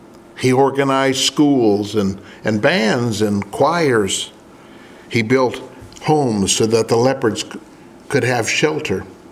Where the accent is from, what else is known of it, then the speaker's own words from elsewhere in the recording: Malawi; As a young boy growing up in Malawi, Africa, I would often go to my dad to the villages